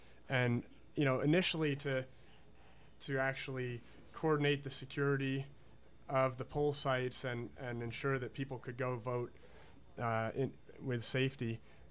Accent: Red Hook, New York, United States; I'm a local boy. I grew up in Red Hook, and growing up in a small town really helped me value freedom.

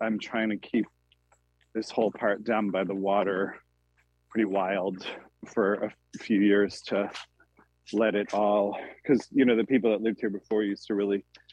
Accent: New Hampshire, United States; I grew up in New Hampshire and spent a tons of time in the woods when I was younger

